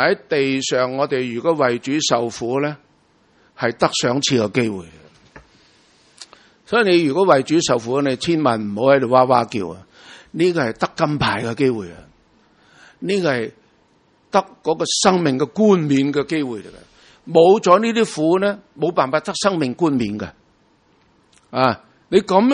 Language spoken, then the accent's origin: Cantonese; China; 所以我哋中国人呢，尤其是过年系嘛，死死死死，唔好讲啊！